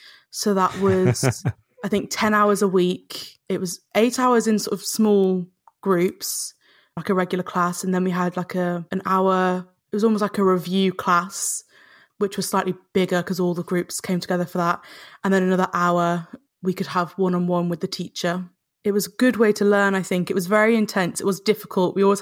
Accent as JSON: {"language": "English", "town": "Crick", "region": "East Midlands", "country": "United Kingdom", "said": "I'm from England. I'm from the Midlands."}